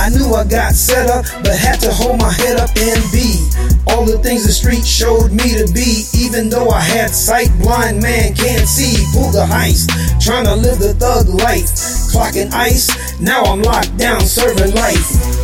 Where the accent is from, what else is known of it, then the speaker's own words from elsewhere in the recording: New York City, New York, United States; I grew up in the New York City ghetto site, from the dark to the light, the wrong to the right.